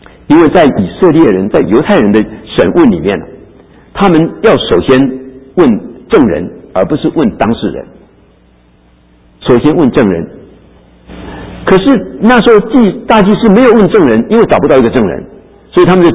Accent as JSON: {"language": "Chinese", "town": "Erlin", "region": "Changhua County", "country": "Taiwan", "tie": "born or raised there", "said": "我们在台湾，我们家乡是二林啊，二林在台湾有一个名字是苍蝇特别多啊"}